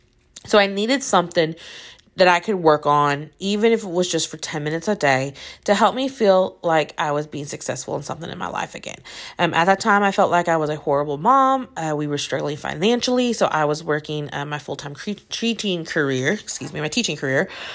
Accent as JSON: {"language": "English", "region": "Indiana", "country": "United States", "said": "My husband is from Texas, and he is freaking out about it, but I am from Northern Indiana, and I'm like, it's just a normal winter."}